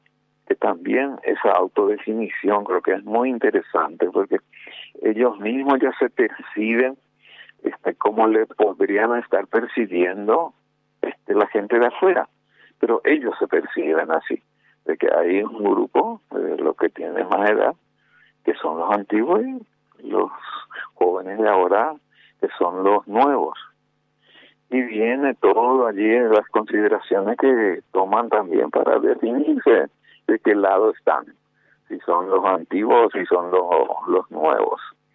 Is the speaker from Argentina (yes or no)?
no; Paraguay; más los paraguayos, más lo que hemos nacido y nos hemos educado en esta cultura.